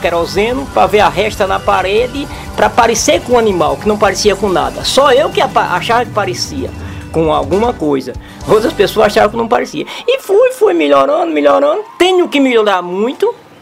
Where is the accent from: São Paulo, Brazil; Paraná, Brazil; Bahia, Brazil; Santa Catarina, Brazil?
Bahia, Brazil; Bititá; eu não sou de Canarana, eu sou de Bititá, município de Bititá. Mas nasci na fazenda Bebedouro, bem pertinho de Canarana, próximo da Canarana